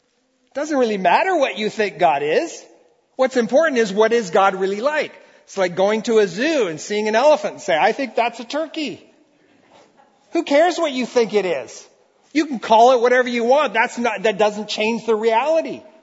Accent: Brazil; And I grew up in Brazil, where I probably had more sticks and stones thrown at me than you probably did in your neighborhood

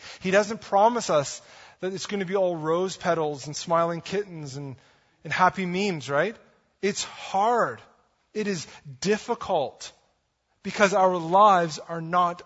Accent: Atlantic Canada, Canada; I'm from the East Coast. We don't have traffic jams, right?

